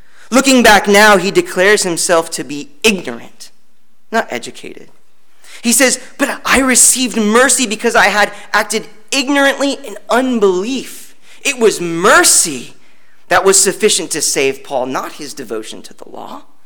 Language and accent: English; California, United States; now in Wake Forest, United States; Living here in Wake Forest, North Carolina, you don't really get an appreciation for water like you do growing up in California.